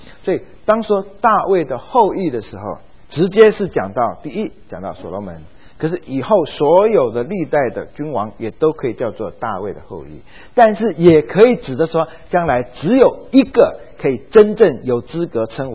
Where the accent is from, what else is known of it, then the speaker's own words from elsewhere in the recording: China; 像我们中国人因为这个我们的家族观念是非常清楚的